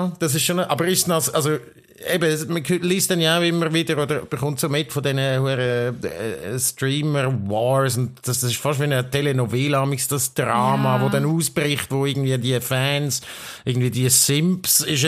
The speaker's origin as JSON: {"language": "German", "region": "Aargau", "country": "Switzerland", "said": "ist dann nachher hat es bei uns im Aargau der Rüebliland-Chat gewesen"}